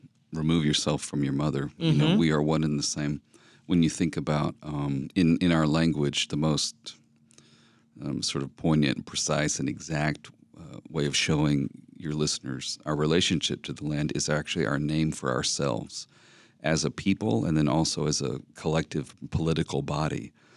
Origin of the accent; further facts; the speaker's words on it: Oklahoma, United States; I won't because I'm from Oklahoma, but I love Chicago.